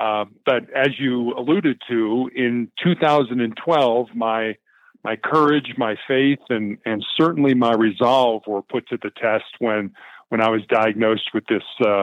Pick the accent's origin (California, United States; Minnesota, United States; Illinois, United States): Illinois, United States; Chicago; I was born and raised in Chicago, and I'm the oldest of three boys.